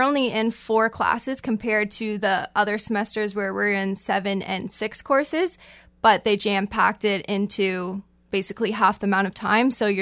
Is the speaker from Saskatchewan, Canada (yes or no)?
no; Burlington, Ontario, Canada; So I grew up in Burlington, born and raised, and I decided to go to McMaster because I wanted to commute and it was nice and close.